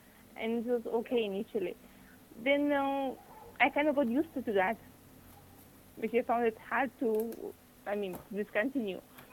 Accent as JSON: {"language": "English", "country": "Tajikistan", "tie": "born or raised there", "first_language": "Tajik", "second_language": "English", "lives_now": "India", "said": "in my language, Tajik language, when I was small and was brought up, I was born and brought up in Tajikistan, but I shifted to India my days."}